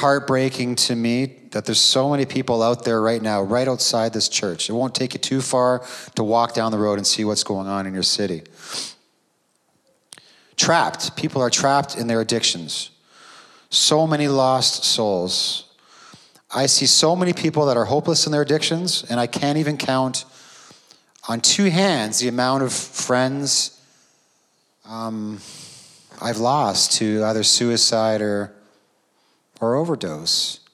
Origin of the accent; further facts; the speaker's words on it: Welland, Ontario, Canada; born there; I was born in Welland, so please don't hold that against me, everyone.